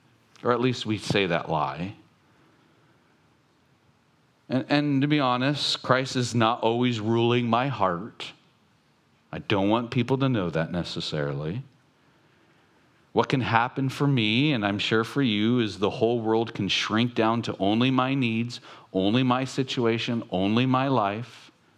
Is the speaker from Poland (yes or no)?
no; Long Beach, California, United States; I'm from Long Beach. I'm from the ghetto.